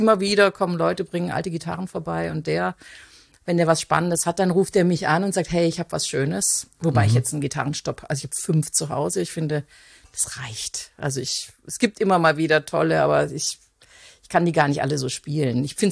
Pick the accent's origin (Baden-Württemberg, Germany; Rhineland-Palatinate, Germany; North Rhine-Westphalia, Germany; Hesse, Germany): Baden-Württemberg, Germany; Konstanz; ich bin ursprünglich aus Konstanz. Und mein Vater kommt aus England, aus Liverpool